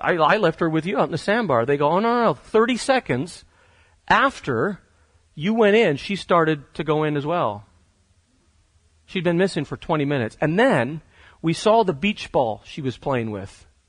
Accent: Catalonia, Spain; I grew up in Spain. I had the privilege to grow up about 20 minutes outside of Barcelona. Wonderful place to grow up. We happened to live, I didn't know it until I left, we happened to live on one of the nicest beaches in the world.

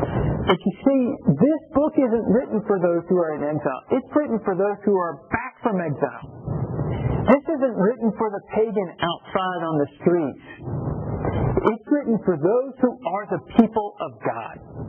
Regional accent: Rogers, Arkansas, United States; also born or lived in Bentonville; I grew up in Northwest Arkansas, Rogers, Bentonville, the home of Walmart.

